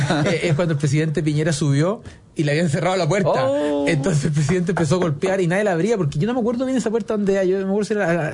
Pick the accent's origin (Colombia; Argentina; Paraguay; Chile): Chile; San Bernardo, Santiago Metropolitan; Oye, y yo que soy de San Bernardo.